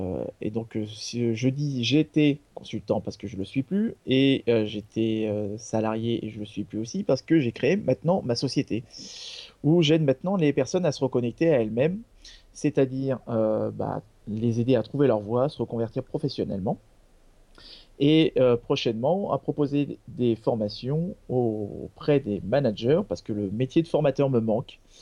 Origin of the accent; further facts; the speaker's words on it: Île-de-France, France; Alors, d'où je viens, déjà, je viens de la région parisienne.